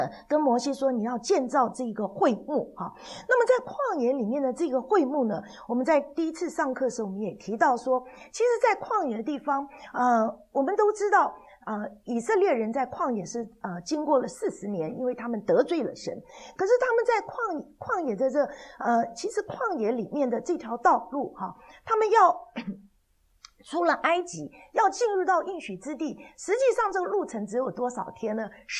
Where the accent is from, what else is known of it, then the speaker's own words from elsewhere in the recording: China; 所以今天我们看见说我们中国人有节期，犹太人也有很多的节期哈